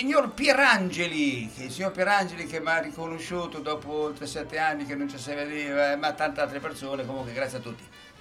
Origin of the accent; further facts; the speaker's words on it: Chiaravalle, Marche, Italy; born there; Che sono nato in provincia di Chiaravalle.